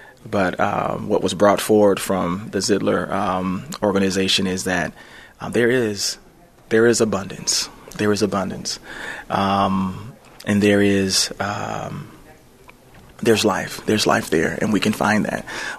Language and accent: English; Milwaukee, Wisconsin, United States; Yes, I am. Been born and raised in Milwaukee, and I've seen a lot of the successes.